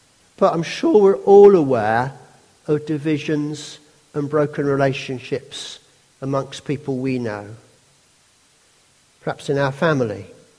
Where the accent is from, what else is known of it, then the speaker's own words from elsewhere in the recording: United Kingdom; I'm British, like most of you